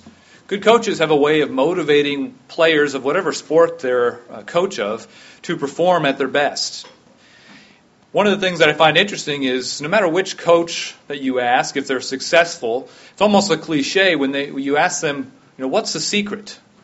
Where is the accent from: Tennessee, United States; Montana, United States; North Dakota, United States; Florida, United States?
North Dakota, United States; also born or lived in Virginia / Ohio / Missouri; My background is I was born and raised mostly in North Dakota. And then from there, I've traveled a lot and moved a lot of different times. My dad was in the Navy, so we were in Virginia for a while, in Ohio and Missouri